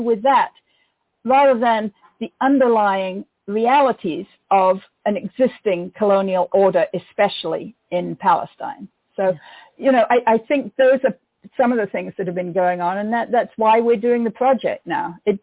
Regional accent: England, United Kingdom; I grew up in England in the 1950s and 1960s, the era of decolonization

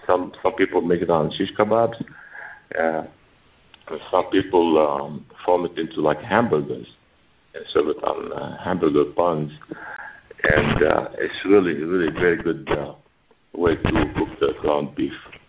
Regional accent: Lebanon; now in Phoenix, United States; I came from Lebanon. I grew up in Lebanon. I was born in Lebanon. And I've been in Phoenix for the last 30 years or so. Actually, 30 years this month.

